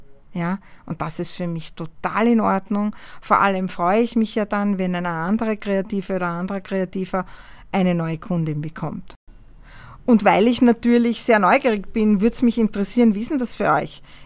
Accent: Austria; Bei uns in Österreich

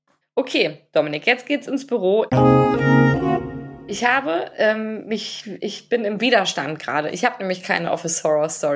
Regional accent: Münster, North Rhine-Westphalia, Germany; born there; ich bin geboren in Münster.

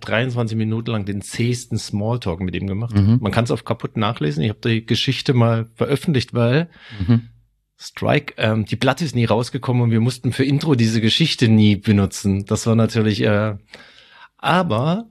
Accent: Stuttgart, Baden-Württemberg, Germany; accent: Swabian; das ist dir ja sehr wichtig, dass dieses in Stuttgart, wo ich herkomme, wo ich meinen schwäbischen Akzent auch noch gelernt habe.

